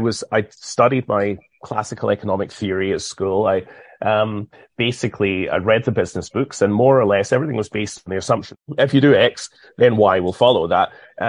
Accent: United Kingdom; Being British, tea is a big thing for us

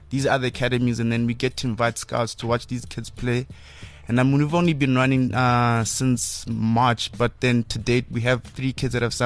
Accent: Mafikeng, North West, South Africa; moved away as an adult; was born in Mafutang, born and raised in Mafutang, but I always claim Lesotho like I'm from there, you know.

